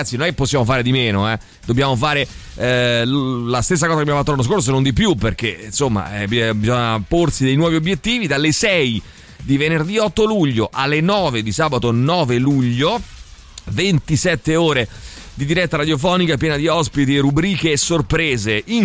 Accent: Turkey; vengano estradati in Turchia per poi poterli processare e condannare nel paese, nel mio paese

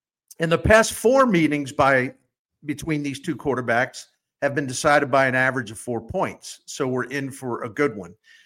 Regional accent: Maryland, United States; I grew up near Annapolis, had a lot of connections, whatever.

